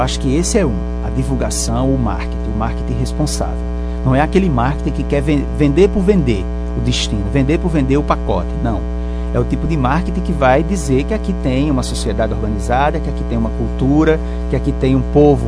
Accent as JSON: {"language": "Portuguese", "region": "Rio Grande do Norte", "country": "Brazil", "tie": "born or raised there", "said": "Afinal, aqui é o meu lugar. O Seridó é o meu lugar, é a minha terra."}